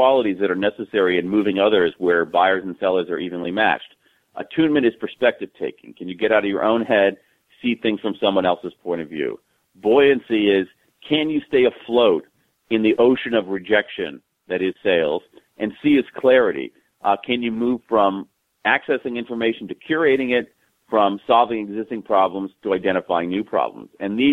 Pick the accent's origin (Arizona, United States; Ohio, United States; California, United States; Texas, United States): Ohio, United States; Columbus; I did. I grew up in Central Ohio. I still bleed scarlet and gray.